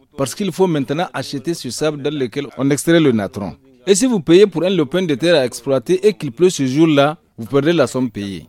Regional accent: Tondikandia, Tillabéri, Niger; Nous sommes des Touaregs de Tondikandia. C'est la souffrance qui nous a poussés à venir ici chercher des lendemains meilleurs.

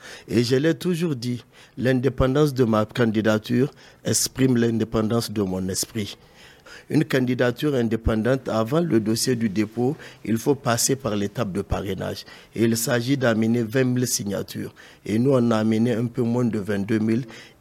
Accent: Niger; Je suis candidat d'abord parce que je suis Nigérien.

